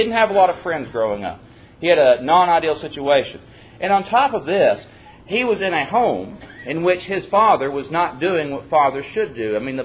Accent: the South, United States; but we're all from the South here, so we're going to call them Lois and Eunice.

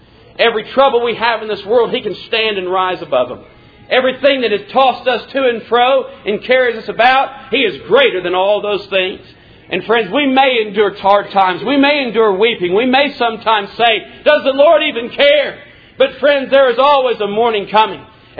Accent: Midland, Texas, United States; The joke around my hometown in West Texas, Midland, Texas, is out there in the middle of nowhere.

